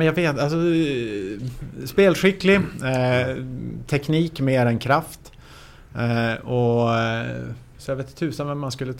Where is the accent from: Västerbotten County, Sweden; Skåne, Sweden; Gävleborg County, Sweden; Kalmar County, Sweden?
Västerbotten County, Sweden; Umeå; Av anledningen att jag kom ju född och uppvuxen i Umeå.